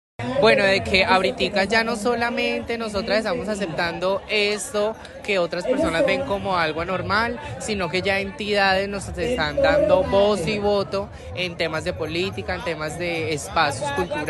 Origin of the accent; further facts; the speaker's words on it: Villavicencio, Meta, Colombia; Bueno, yo vengo de Villavicencio y para mí estoy súper sorprendida porque en Villavicencio no se ve esta magnitud